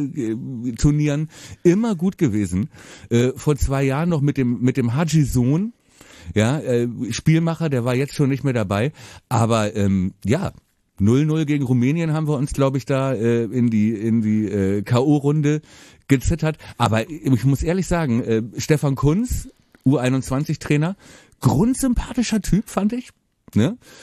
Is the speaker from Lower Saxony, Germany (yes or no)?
yes; Buchholz, Lower Saxony, Germany; Buchholz in der Nordheide, wo ich auch aufgewachsen bin.